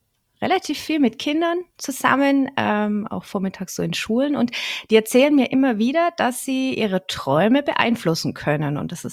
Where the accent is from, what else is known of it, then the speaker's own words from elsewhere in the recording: Bavaria, Germany; Ich bin eine Fränkin aus der Nürnberger Gegend.